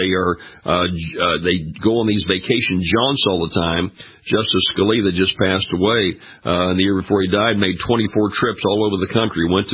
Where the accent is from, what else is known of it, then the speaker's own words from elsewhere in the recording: Louisiana, United States; Down in my home state of Louisiana, it's a red state, it's going Republican.